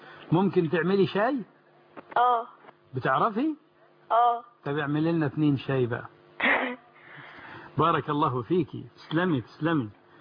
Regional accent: Egypt

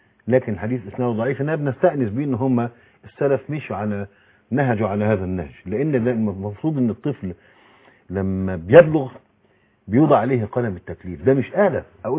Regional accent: Egypt; ونحن كمصريين

